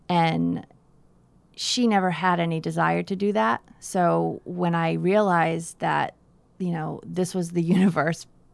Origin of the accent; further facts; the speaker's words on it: Dartmouth, Massachusetts, United States; And growing up in Dartmouth, I grew up on the water, you know, out of Paid Narum.